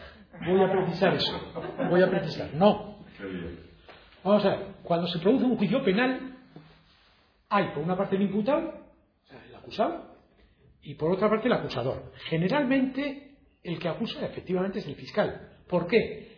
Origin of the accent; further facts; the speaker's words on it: Navarre, Spain; porque bueno, indirectos como ciudadanos navarros sí, pero directos no.